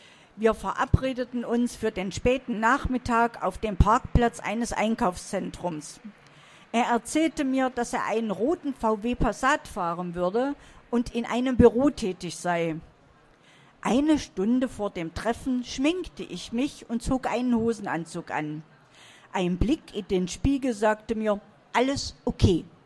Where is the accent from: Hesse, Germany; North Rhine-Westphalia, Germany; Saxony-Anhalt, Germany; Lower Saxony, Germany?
Saxony-Anhalt, Germany; Ich komme aus dem Salzlandkreis und wir kochen eigentlich relativ deftig.